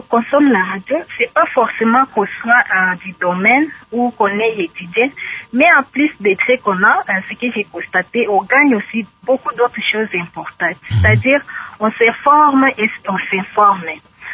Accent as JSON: {"language": "French", "town": "Mahagi", "region": "Ituri", "country": "DR Congo", "said": "Chez nous, à Mahagi, c'est pareil comme ailleurs"}